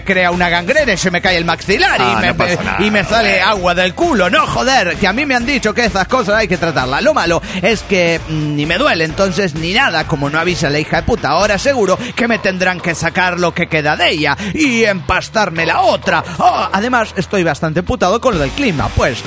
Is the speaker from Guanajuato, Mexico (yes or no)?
yes; Celaya, Guanajuato, Mexico; de Celaya, Guanajuato.